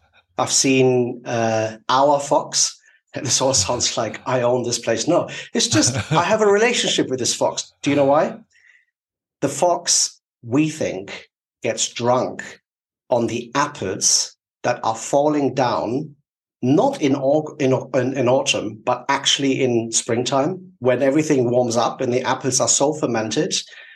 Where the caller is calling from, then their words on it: South East England, United Kingdom; I live in a forest. I'm very lucky. It's in the Surrey Hills in the south of England, Europe.